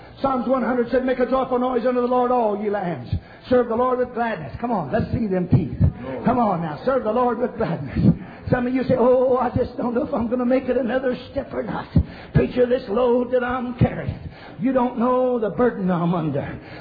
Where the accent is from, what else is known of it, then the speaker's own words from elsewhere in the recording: Indiana, United States; I'm from Indiana. I appreciate the deep moving of the Spirit of God.